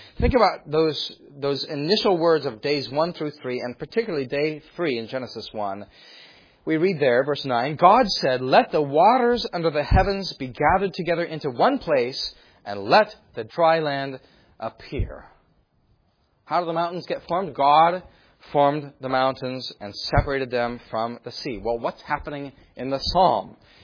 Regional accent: California, United States; Now, I grew up in California, and I know the pastor did as well.

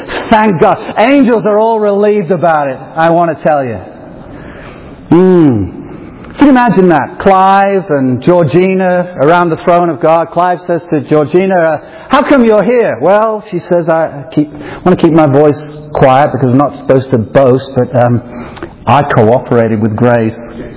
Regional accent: England, United Kingdom; I mean, as an Englishman, what's up with that? He chose Israel when he could have waited for us English people to come.

